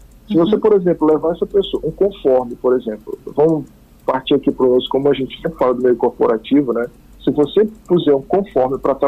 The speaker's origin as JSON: {"language": "Portuguese", "country": "Brazil", "said": "o brasileiro sempre tem essa mania, dá um jeitinho, a gente é mais caliente, né? Uhum. A gente é sul-americano, né?"}